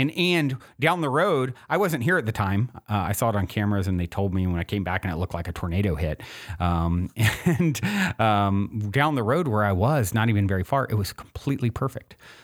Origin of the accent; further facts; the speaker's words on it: Virginia, United States; now in California, United States; I grew up in Virginia where I miss thunderstorms every afternoon in the summer